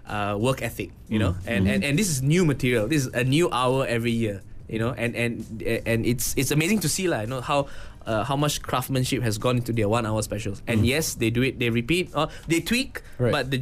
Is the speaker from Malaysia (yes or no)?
yes; Malaysia; I'm a Malaysian with dignity.